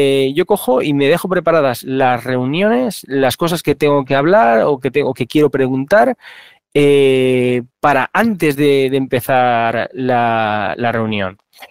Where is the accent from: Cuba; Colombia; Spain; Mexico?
Spain; Valencian Community; soy valenciano